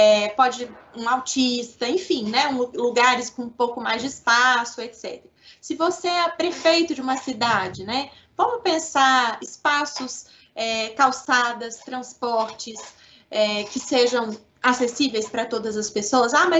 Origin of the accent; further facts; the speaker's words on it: Belo Horizonte, Minas Gerais, Brazil; now in São Paulo, Brazil; vocês devem ter percebido pelo meu sotaque que eu não sou de São Paulo, eu sou mineira, né? Eu sou de Belo Horizonte.